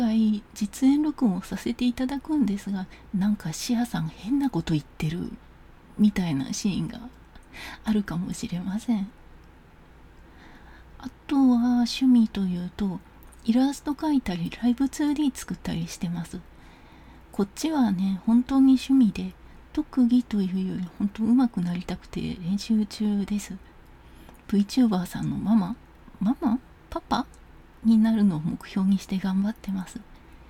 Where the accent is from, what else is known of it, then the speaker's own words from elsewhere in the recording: Kyoto, Japan; accent: Kyoto-based Kansai dialect; 出身は京都の南の方です。京都って言っても新興住宅街で育ったので、周りの人の方言がね結構バラバラで、なので純粋な京言葉は使えないです。普段話しているのは京都ベースの関西弁ですね。